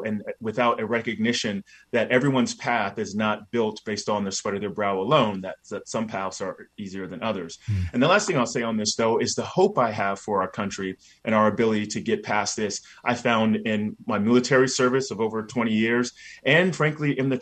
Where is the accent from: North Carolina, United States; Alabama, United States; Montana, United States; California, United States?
North Carolina, United States; Raleigh; I grew up in Raleigh, North Carolina, one of a few Black families in a white suburb.